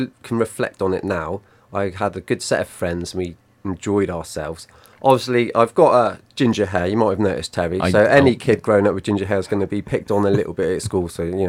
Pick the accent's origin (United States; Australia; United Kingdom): United Kingdom; Yeovil, South West England; also born or lived in Sherborne; So I was born in Sherborne, but quite quickly moved to Yeovil, because that's where my dad worked. So okay. They uprooted and moved to Yeovil. And then I grew up in Yeovil, so all of my school years were spent in around the Penmill, Grass Royal and Buckler's Mead area.